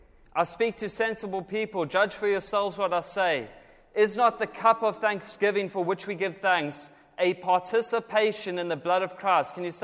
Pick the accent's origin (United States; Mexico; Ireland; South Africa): South Africa; now in United Kingdom; Because we are in Britain, but I'm from South Africa